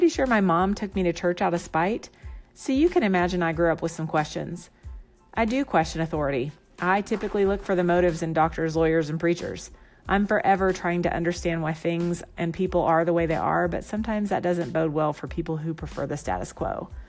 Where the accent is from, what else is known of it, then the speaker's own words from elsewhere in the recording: Midwest, United States; I'm originally from the Central Midwest, and my family has roots in Tennessee. That means I was brought up in the Bible Belt